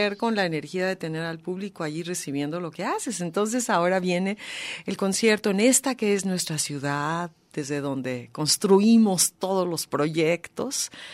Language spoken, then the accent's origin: Spanish; Mexico; siendo yo mexicana